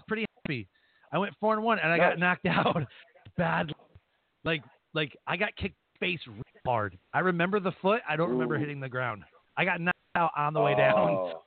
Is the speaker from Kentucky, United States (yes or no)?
no; Detroit, Michigan, United States; I grew up in Detroit, like poverty, like middle class, like lower than middle class.